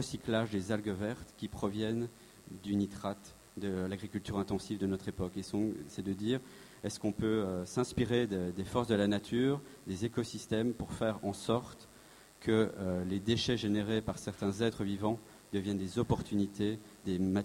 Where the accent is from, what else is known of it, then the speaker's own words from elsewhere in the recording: Belgium; moi je viens de Belgique